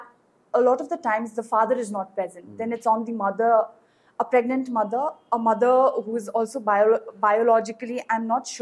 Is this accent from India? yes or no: yes; India; I grew up, I was born and raised in India